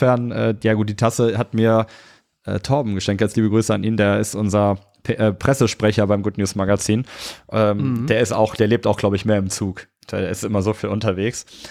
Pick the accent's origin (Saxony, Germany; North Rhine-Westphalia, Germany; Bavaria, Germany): North Rhine-Westphalia, Germany; Cologne; Ich bin ursprünglich Kölner